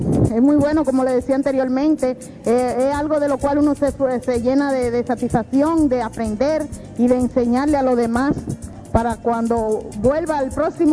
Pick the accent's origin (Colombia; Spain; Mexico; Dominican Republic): Dominican Republic; Boca Chica, Santo Domingo; Soy nativa de aquí de Boca Chica, criada y nacida.